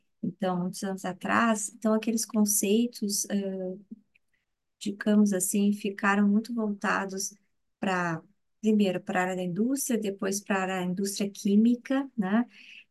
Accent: Rio Grande do Sul, Brazil; Eu sou do Rio Grande do Sul, então aqui é no Sul, né

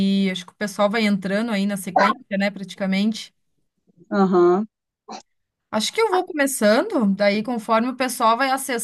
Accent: Caxias do Sul, Rio Grande do Sul, Brazil; Eu aqui, eu sou de Caxias do Sul, Rio Grande do Sul. Então, fica perto de Gramado.

